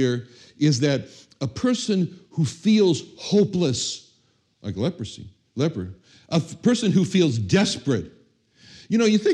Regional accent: Los Angeles, California, United States; You know, it's like when I was when I was growing up in Los Angeles, all my friends, I didn't know anybody wasn't Jewish.

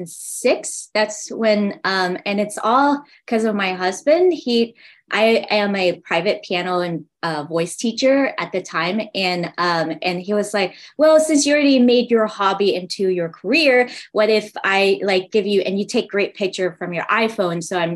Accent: Waco, Texas, United States; now in Houston, United States; I was from Waco, Texas. It's about 3.5 hours from here, but it's a very small town.

